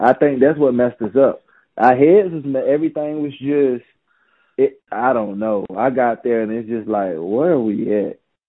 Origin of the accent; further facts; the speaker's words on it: Gastonia, North Carolina, United States; and I'm from Gastonia. So it's a connection there.